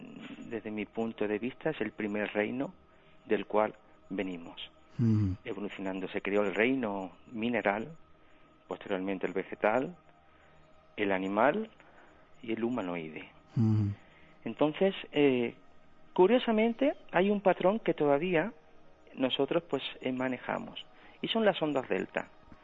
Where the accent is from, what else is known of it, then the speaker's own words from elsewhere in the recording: Málaga, Andalusia, Spain; Soy de Málaga, pero de padre árabe.